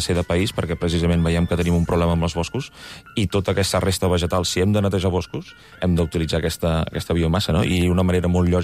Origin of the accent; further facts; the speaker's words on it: Catalonia, Spain; òbviament, nosaltres som del Penedès i no ens volem moure gaire lluny